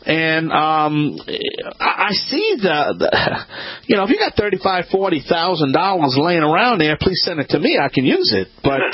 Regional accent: Louisiana, United States; … the originator, not the duplicator.

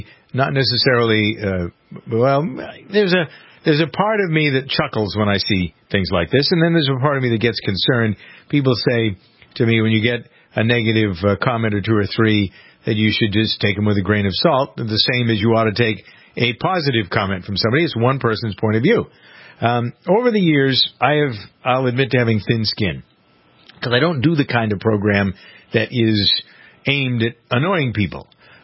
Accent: Framingham, Massachusetts, United States; Somebody took offense last week in my hometown of Framingham.

